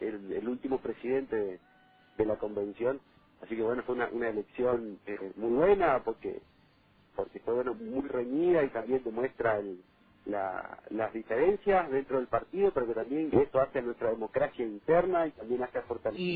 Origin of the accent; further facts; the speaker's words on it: Alem, Misiones, Argentina; yo como presidente del partido que soy de Alem